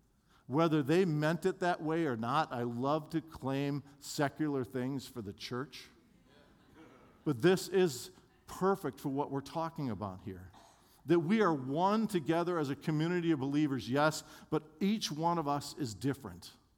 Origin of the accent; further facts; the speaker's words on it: Minneapolis, Minnesota, United States; I grew up in Minneapolis as a sinner and non-believer, so that's how I got there.